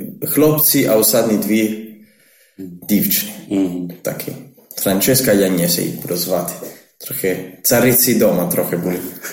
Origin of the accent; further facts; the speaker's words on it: Perugia, Umbria, Italy; Ukrainian is a second language; moved away as an adult; now in Ukraine; я італієць, народився в Італії, в місті Перуджа. І там жив 20 років. Я з багатодітної сім'ї